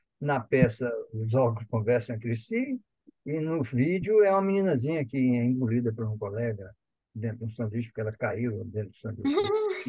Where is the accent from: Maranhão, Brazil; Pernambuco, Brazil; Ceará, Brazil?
Ceará, Brazil; Fortaleza; Eu sou fortalezense, de Fortaleza, tô cearado. Sou fortalezense, né? É, cearense de pai, mãe, bisavô, avô, tudo. Tem nada fora do estado do Ceará.